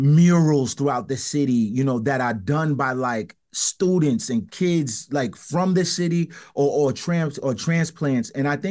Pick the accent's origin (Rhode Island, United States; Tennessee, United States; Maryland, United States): Rhode Island, United States; Providence; Yeah, born and raised in Providence.